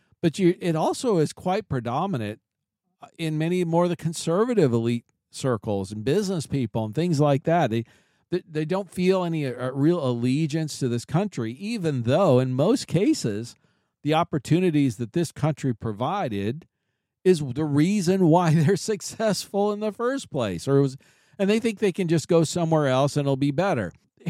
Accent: United States; One, it's not my home country. I was born here. I'm an American.

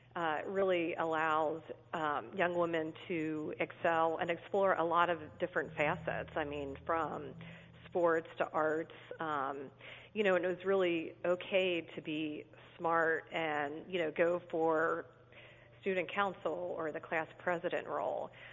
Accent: Fort Mitchell, Kentucky, United States; I grew up in Fort Mitchell, Kentucky, and that's a suburb of Cincinnati, so right along the Kentucky-Ohio border.

